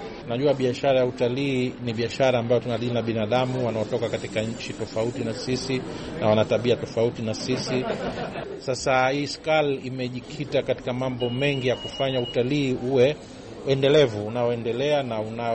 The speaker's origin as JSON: {"language": "Swahili", "region": "Zanzibar", "country": "Tanzania", "said": "natoka Zanzibar, Tanzania."}